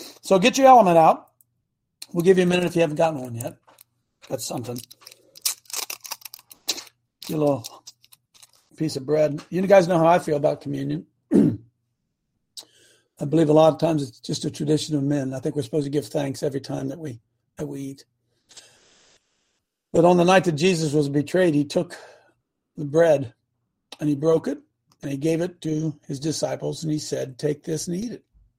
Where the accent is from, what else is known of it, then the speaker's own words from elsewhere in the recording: Appalachia, United States; I grew up in Appalachia, as many did